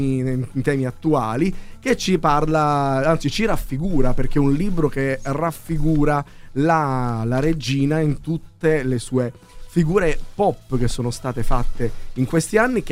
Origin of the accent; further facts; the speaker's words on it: Palermo, Sicily, Italy; Io sono di Palermo.